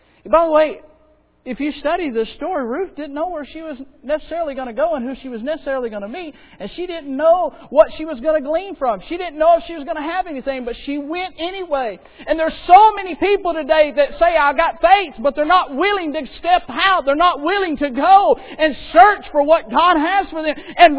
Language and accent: English; Florida, United States; born or raised there